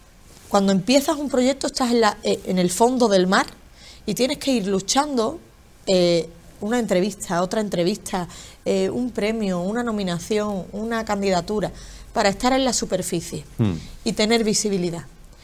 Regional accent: San Fernando, Andalusia, Spain; estar en mi tierra y crear mi propio producto desde Andalucía y desde San Fernando, concretamente, genera mucho vértigo.

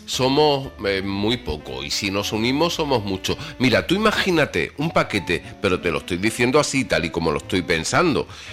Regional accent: San Fernando, Andalusia, Spain; Porque esa relación la hemos tenido la gente de la isla, que nos hemos acostumbrado a querer a Chiclana porque hemos ido de pequeños.

